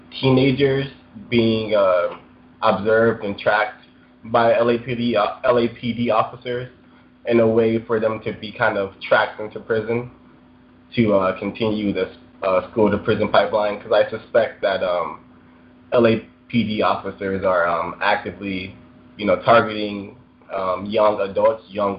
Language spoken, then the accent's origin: English; Los Angeles, California, United States; now in London, United Kingdom; I'm actually from South Central Los Angeles. I live in London now.